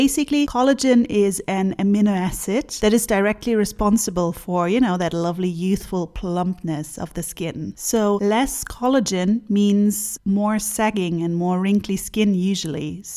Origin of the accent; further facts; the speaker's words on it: Bonn, North Rhine-Westphalia, Germany; now in Freiburg, Germany; it is much cleaner and greener than where I lived before, which was my hometown of Bonn. Bonn is close to Cologne and close to all sorts of coal mining or ex-coal mining areas